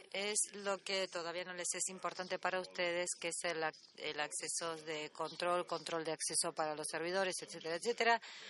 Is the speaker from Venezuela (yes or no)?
no; Madagascar; yo soy de Madagascar.